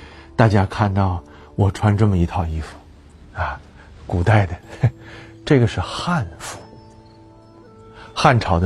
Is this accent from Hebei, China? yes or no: yes; Tangshan, Hebei, China; moved away; 离开家乡唐山的已经有25年啊，有这个时间了啊。我深深地爱着我的故乡，我是在那里长大的啊，而且经历了唐山大地震。